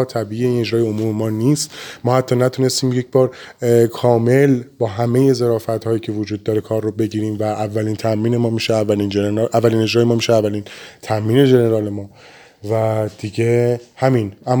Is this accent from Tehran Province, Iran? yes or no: no; Hamadan, Iran; من خودم همدانی هستم،